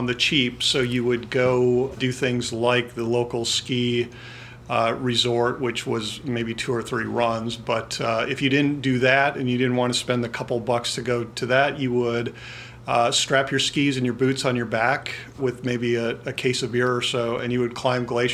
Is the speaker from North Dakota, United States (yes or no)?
yes; North Dakota, United States; born there; also born or lived in Wyoming; I was born actually in North Dakota, so